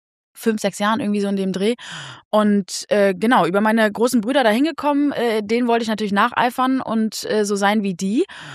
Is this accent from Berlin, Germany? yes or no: yes; Berlin, Germany; Ich bin Berlinerin, bin in Zehlendorf geboren, aufgewachsen, bei den Wespen groß geworden.